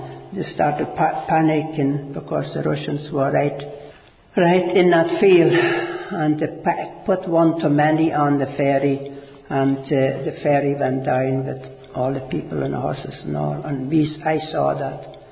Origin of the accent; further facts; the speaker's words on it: East Prussia, Germany; English is a second language; I was born in Germany, in East Germany, East Prussia, but it was German at that time. I am German. I was born there, and now it's Lithuanian.